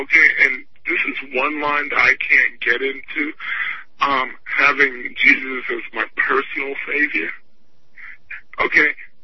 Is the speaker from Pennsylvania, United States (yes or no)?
no; New York, United States; this is why I thank God I'm a New Yorker